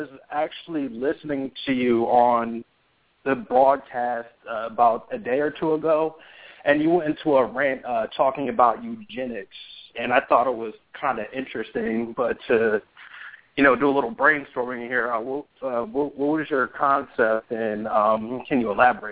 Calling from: New Jersey, United States; I'm calling from South Jersey.

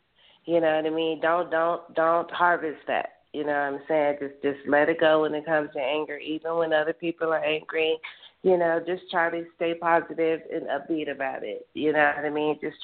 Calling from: Denver, Colorado, United States; I'm calling from Denver.

